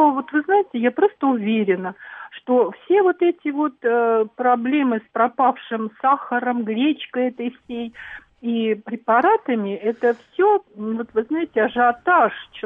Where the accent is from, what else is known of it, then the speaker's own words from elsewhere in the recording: Moscow Oblast, Russia; Я из Подмосковья.